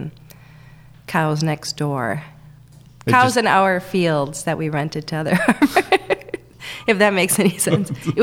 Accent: Wisconsin, United States; I'm from Wisconsin.

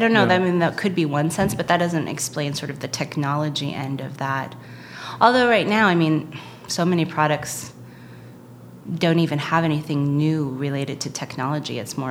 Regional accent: Mill City, Oregon, United States; I am from, well, I like to say my formative years were in Mill City, Oregon, which is east of Salem, a town of 1,500 people.

